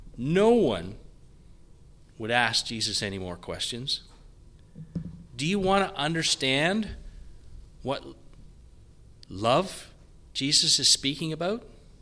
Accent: Canada; I'm Canadian.

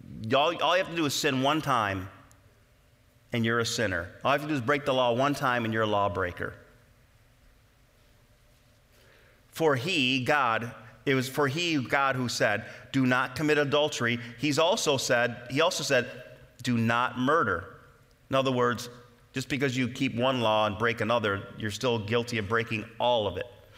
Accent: Rochester, New York, United States; also born or lived in Florida / Dallas; I was from Rochester, even though I had lived in Florida and moved to Dallas from Florida, not directly from Rochester.

